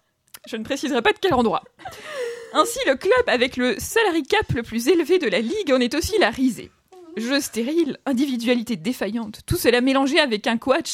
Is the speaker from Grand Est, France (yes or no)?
yes; Strasbourg, Grand Est, France; je précise quand même que Strasbourg, c'est ma ville natale